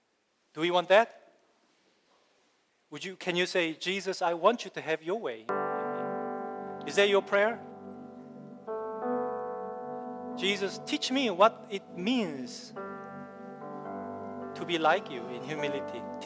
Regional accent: South Korea; I come from Korea. We have this culture of humility

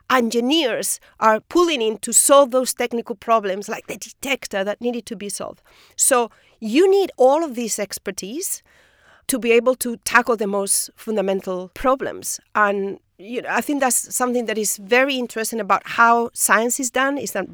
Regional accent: Spain; You know, I'm from Spain. In Spain, people don't move, really.

